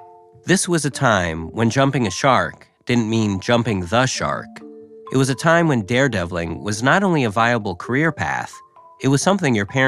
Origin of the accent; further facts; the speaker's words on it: Canada; Watching the movie as a Canadian